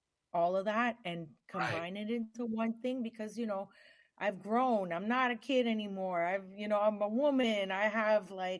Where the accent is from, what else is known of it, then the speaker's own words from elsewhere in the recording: Montreal, Quebec, Canada; There's Brazilian, there's Cuban, there's everything mixed up in that. Born and raised in Montreal, Canada.